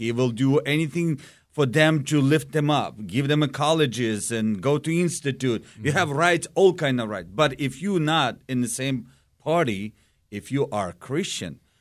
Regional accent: Ukraine; We grew up in Ukraine. We speak, they make us to learn Russian.

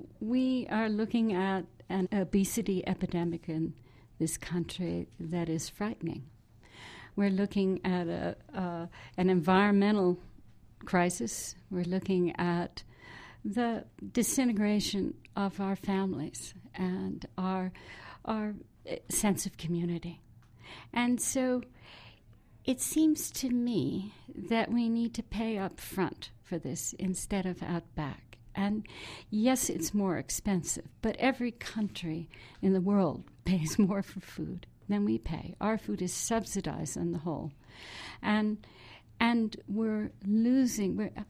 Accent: Berkeley, California, United States; I may have had some ideas about sustainability in the back of the mind because I grew up in Berkeley

